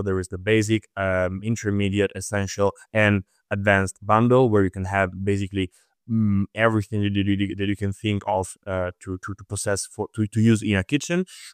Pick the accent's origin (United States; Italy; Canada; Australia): Italy; English is a second language; moved away as an adult; also born or lived in Germany; now in Netherlands; I moved to Germany. I'm originally from Italy. I moved to Germany in September 2021, and already in the August of 2022, I moved to the Netherlands as an exchange